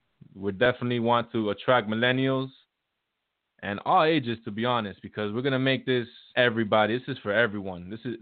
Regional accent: Miami, Florida, United States; Born and raised in Miami, South Florida, immigrant parents.

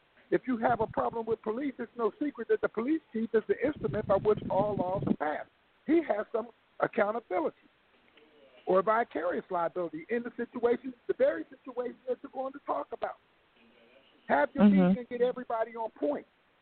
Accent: Harrisburg, Pennsylvania, United States; You know, I'm from Harrisburg, Pennsylvania.

